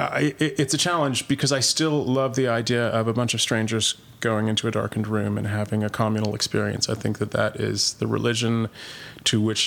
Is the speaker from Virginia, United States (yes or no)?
no; New York City, New York, United States; born there; I was born in New York. I was born in what was then Doctor's Hospital, New York, which has been renamed, I think.